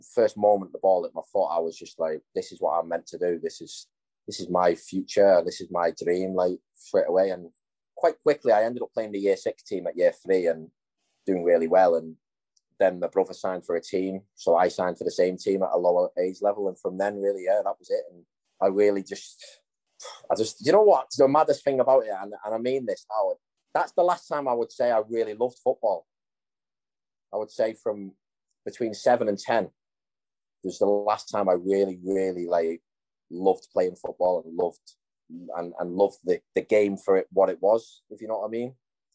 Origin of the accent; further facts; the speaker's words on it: Widnes, North West England, United Kingdom; just from outside Liverpool, obviously, like you said, from Widnes, and Dougie would tell you that I'm not a Scouser.